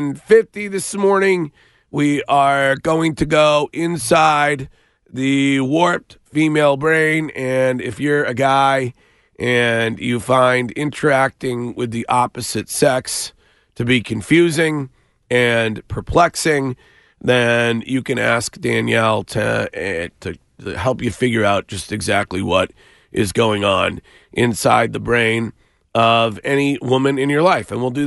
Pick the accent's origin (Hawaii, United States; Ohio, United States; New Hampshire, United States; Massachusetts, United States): Massachusetts, United States; Stow; some evidence that was discovered in my hometown of Stowe, Massachusetts.